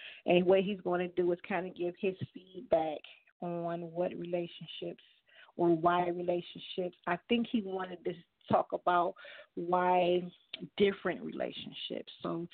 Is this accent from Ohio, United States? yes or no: yes; Cleveland, Ohio, United States; I am an entrepreneur, born and raised in Cleveland myself.